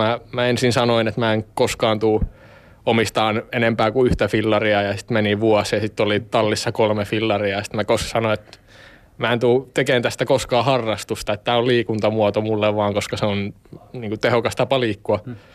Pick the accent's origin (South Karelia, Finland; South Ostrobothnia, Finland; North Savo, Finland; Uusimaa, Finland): Uusimaa, Finland; Espoo; mä oon Haukilahdesta kotoisin. Tämmönen 23V nuorukainen